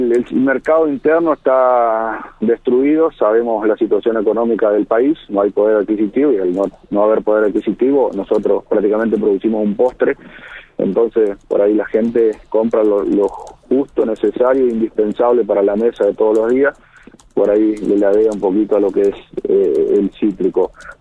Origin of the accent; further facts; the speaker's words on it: Chajarí, Entre Ríos, Argentina; No, yo soy de Chajarí, Departamento Federación.